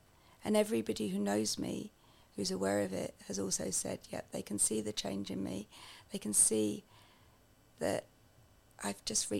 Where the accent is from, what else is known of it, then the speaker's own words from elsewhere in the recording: England, United Kingdom; I'm originally English.